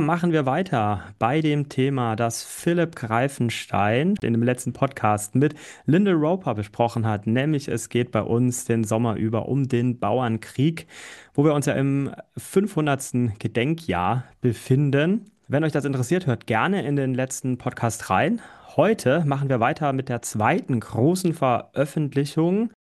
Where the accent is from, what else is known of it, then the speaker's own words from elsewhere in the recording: Baden-Württemberg, Germany; born there; weil ich bin gebürtiger Breisgauer.